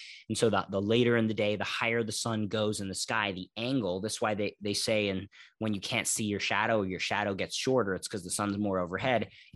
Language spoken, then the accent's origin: English; Philadelphia, Pennsylvania, United States; I grew up in Philadelphia when I learned all this stuff